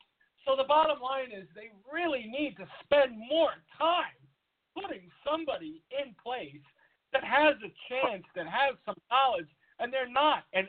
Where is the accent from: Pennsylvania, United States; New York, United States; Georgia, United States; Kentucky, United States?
New York, United States; I'm going to be honest with you from being a New Yorker.